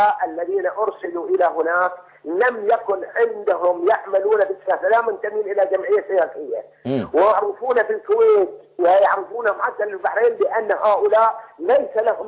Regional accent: Qatar; حصل عندنا في قطر

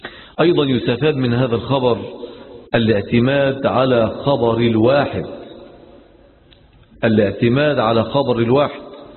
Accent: Egypt; من بلدنا مصر

